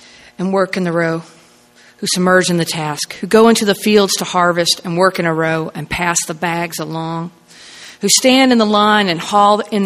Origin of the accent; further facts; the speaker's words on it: South Carolina, United States; And I'm from South Carolina, so if you all feel like wooing at any point, that will help me.